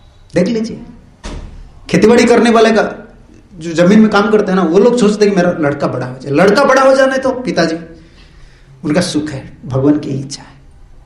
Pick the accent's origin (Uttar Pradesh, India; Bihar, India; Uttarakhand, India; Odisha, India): Odisha, India; first language Odia; Hindi is a second language; मेरा हिंदी इतना शुद्ध नहीं है, मैं उड़िया आदमी हूं, बोल देता हूं ऐसा आप लोग की कृपा से, मेरा मैं तो पढ़ता नहीं हूं हिंदी, मैं बंगाली ज्यादा पढ़ता हूं